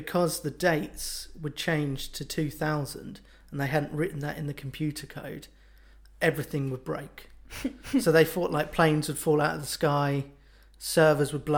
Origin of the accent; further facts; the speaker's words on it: United Kingdom; Because we're British.